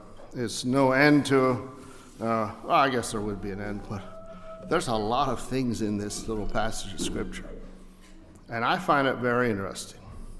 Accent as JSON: {"language": "English", "country": "United States", "first_language": "Pennsylvania Dutch", "second_language": "English", "said": "I speak Dutch. That was my first language."}